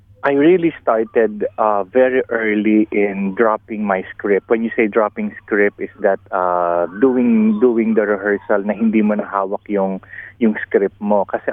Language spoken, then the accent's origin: Tagalog; Calabarzon, Philippines; I'm lucky ako kasi lumaki ako sa Batangas.